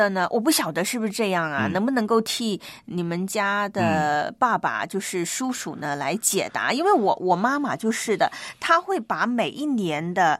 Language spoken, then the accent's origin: Chinese; Guangdong, China; 在我们广东人呢，就是有一个习俗嘛